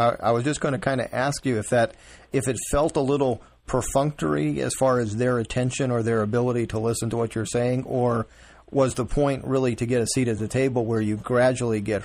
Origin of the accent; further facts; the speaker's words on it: California, United States; California, my home state, of course, and we've got a big problem.